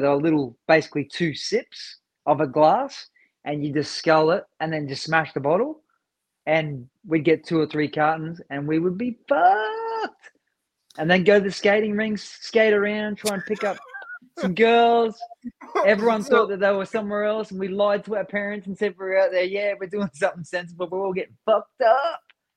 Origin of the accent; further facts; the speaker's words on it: Brisbane, Queensland, Australia; I'm originally from Brisbane